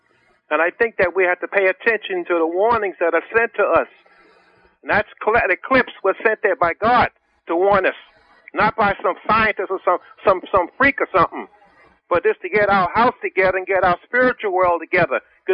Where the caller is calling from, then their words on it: New York City, New York, United States; I'm calling from Queens.